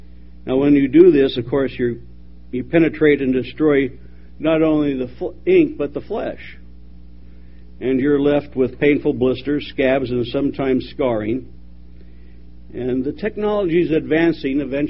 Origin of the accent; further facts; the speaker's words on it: Wyoming, United States; I'm from Wyoming. And the area where I grew up, Colorado, Wyoming, Nebraska, I've seen some unusual things.